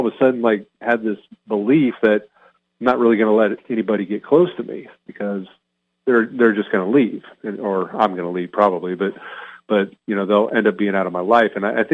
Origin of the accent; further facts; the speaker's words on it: California, United States; also born or lived in Pennsylvania; And I was born in Southern California, Montebello. We lived in Hacienda Heights. And then when I was like in fourth grade, we moved to Northern California. We were there for 1 year. Then we moved to Pennsylvania.